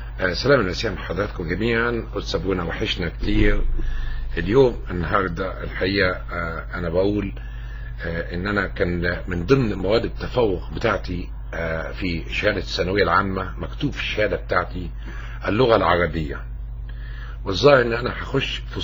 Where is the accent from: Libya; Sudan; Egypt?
Egypt; نحن كلنا كمصريين مسلمين ومسيحيين